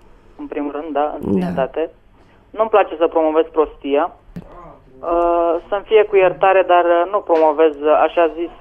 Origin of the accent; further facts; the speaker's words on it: Buzău, Buzău County, Romania; moved away; Eu sunt din Buzău.